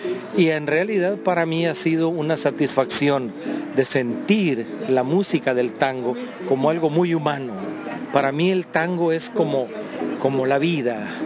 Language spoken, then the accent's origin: Spanish; El Progreso, Yoro, Honduras; born there; now in San Pedro Sula, Honduras; De San Pedro Sula, sí. En realidad yo nací en Progreso.